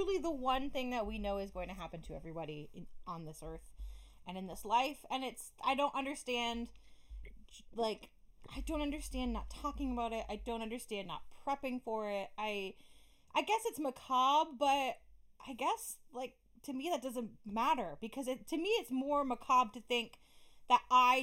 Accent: Canada; Canadian Thanksgiving Day, by the way. We're Canadian

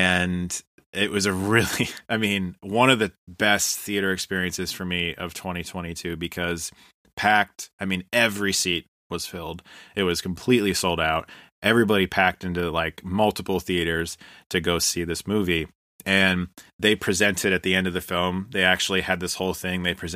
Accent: Ohio, United States; and I'm from Ohio, so like we're kind of on this Midwest

